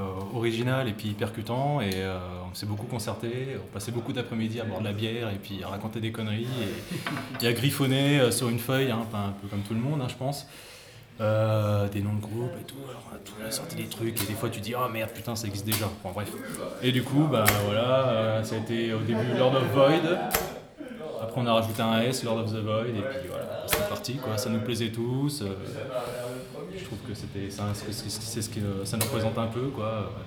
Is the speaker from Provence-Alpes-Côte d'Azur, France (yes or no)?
no; Auxerre, Bourgogne-Franche-Comté, France; je viens d'Auxerre, quasiment tout le monde ici.